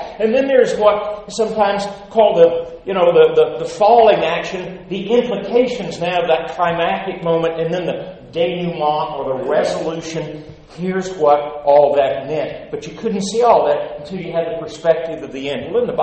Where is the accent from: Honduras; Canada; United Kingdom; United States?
United States; it's my national story, I'm an American, it's the world story